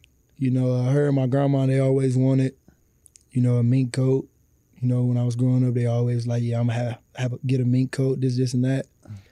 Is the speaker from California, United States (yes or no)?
no; Detroit, Michigan, United States; because it was Detroit. It was my hometown.